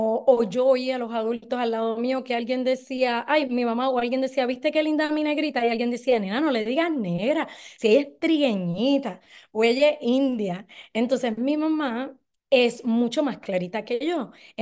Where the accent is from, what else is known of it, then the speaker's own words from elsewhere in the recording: Yambele, Puerto Rico; Pues nosotros somos de Yambele.